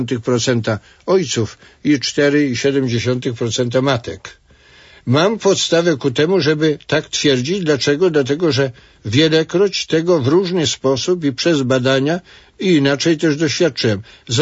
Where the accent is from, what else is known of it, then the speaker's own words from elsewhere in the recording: Masovian Voivodeship, Poland; bo na Mazowszu Północnym, w moich rodzinnych stronach tego nie widać.